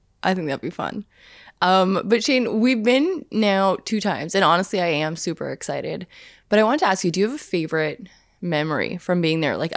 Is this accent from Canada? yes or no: yes; Canada; You know, we were talking, like, obviously, we're from Canada. Like, we're very I don't know. It's different.